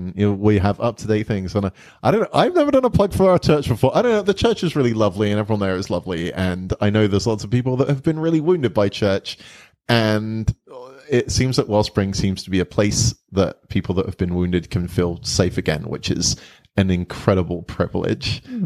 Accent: England, United Kingdom; now in Toronto, Canada; I'm from England originally.

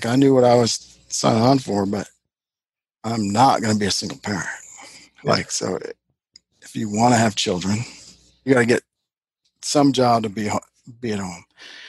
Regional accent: Buffalo, New York, United States; now in Ohio, United States; Literally, I never lived in Ohio before. I'm from Buffalo, but had gone to the Football Hall of Fame, which is in Canton, which is close.

